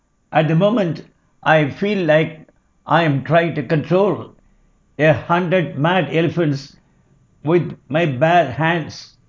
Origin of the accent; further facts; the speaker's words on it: Chennai, Tamil Nadu, India; I am from Madras, which is just a couple of hundred kilometers from Ramanashramam